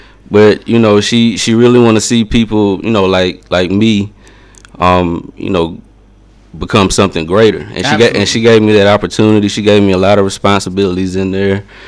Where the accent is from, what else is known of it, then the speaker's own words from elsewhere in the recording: Columbus, Georgia, United States; But as far as I go, I grew up here in the Columbus area. I went to school at Dawson Elementary. I went to Arnold Middle School. I went to Jordan High School.